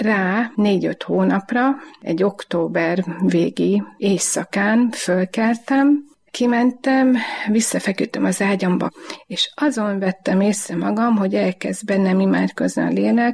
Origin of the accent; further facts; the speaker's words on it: Zalaszentgrót, Zala, Hungary; born there; Zalaszentgrótton születtem, édesem tanítónő, édesapám tisztviselő.